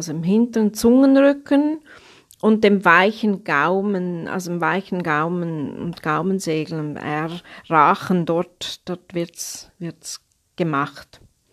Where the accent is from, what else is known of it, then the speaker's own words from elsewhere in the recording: Switzerland; Also ich bin eine Schweizerin